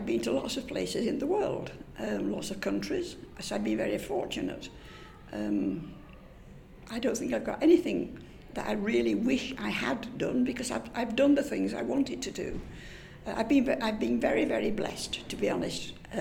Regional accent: Leeds, Yorkshire and the Humber, United Kingdom; born there; I was born in Leeds, yes.

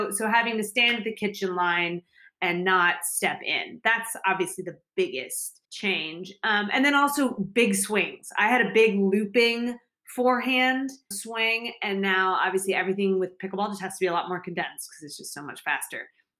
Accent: Kansas City, Missouri, United States; I'm from Kansas City originally, and I know that the club my parents belong to, they've put in courts.

